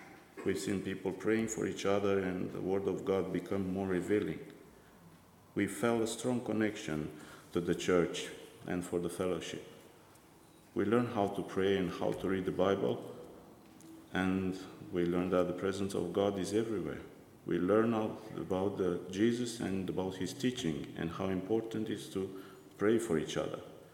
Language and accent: English; Romania; we come from Romania, where we grew up in an Orthodox family.